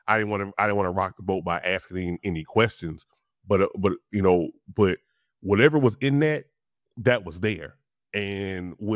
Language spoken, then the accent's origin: English; Louisiana, United States; I'm from the South, I'm from Louisiana, so big mama, big daddy, you know, the great grandparents, they didn't have any money